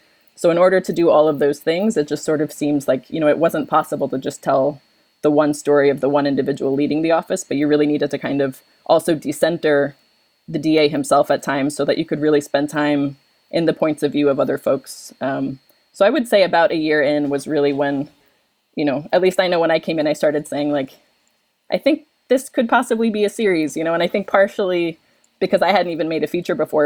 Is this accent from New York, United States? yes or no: yes; New York, United States; now in Philadelphia, United States; I'm from New York. I relocated to Philadelphia.